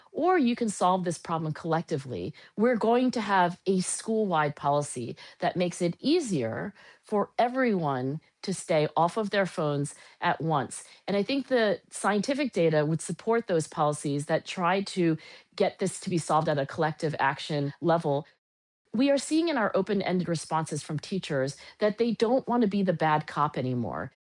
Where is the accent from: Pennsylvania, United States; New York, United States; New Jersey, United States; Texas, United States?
Pennsylvania, United States; Philadelphia; born there; By the way, I was born in Philadelphia and living in Philadelphia.